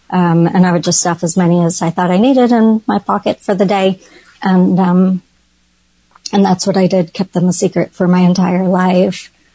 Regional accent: Detroit, Michigan, United States; I grew up in Detroit, Michigan, to a mom, dad, two older brothers, and an older sister.

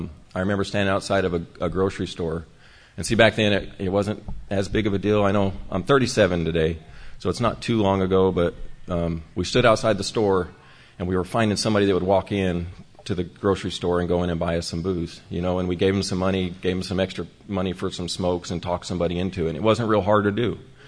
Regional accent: Roswell, New Mexico, United States; And Alcoholics Anonymous in my hometown of Roswell, New Mexico, we're not a very big community

